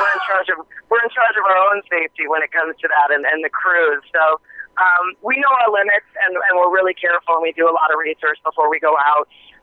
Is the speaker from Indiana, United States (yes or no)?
no; New York, United States; I grew up in Hudson Valley.